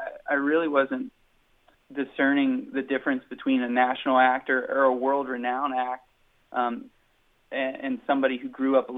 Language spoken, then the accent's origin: English; Heaters, West Virginia, United States; No, I was born and raised in Braxton County, West Virginia, just outside of Flatwoods, in a little town called Heaters. My parents grew up on the Clay-Nicholas County line, so I'm a West Virginia boy through and through.